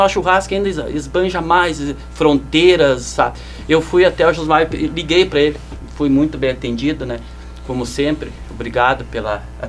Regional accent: Lagoa Vermelha, Rio Grande do Sul, Brazil; somos de Lagoa Vermelha

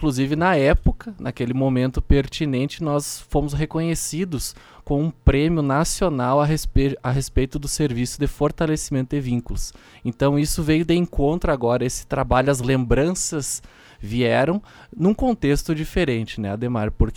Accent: Caçapava, Brazil; sou proveniente do município de Caçapava

